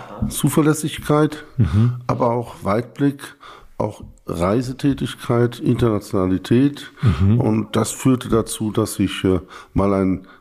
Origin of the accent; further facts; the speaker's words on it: Neu-Isenburg, Hesse, Germany; also born or lived in Offenbach am Main; Bin geboren am 1. Januar 1962 in Offenbach am Main, aufgewachsen in Neu-Isenburg, direkt bei Frankfurt